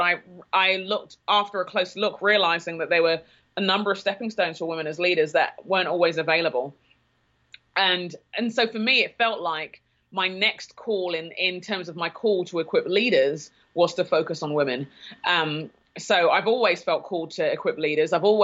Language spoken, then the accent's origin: English; London, United Kingdom; moved away as an adult; now in Minneapolis, United States; So in terms of background, I'm a Brit and a Nigerian. My parents are Nigerian. I grew up in London in England.